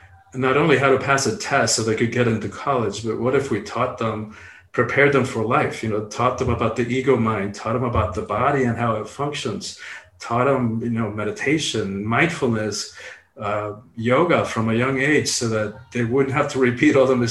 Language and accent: English; Cuba; So grew up really tight. I mean, so much I could say about those years growing up in Cuba.